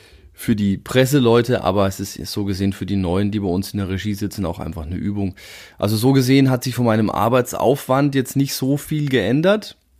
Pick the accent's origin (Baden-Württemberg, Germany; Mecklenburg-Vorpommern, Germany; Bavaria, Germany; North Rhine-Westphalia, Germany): Bavaria, Germany; Würzburg; Es ist so gesehen der Verein aus meiner Heimatstadt.